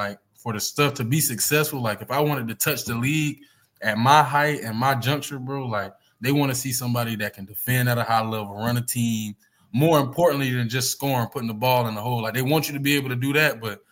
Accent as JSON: {"language": "English", "region": "South Carolina", "country": "United States", "said": "I'm from South Carolina, bro. Like, it's not a lot of people out here training for the love of the game"}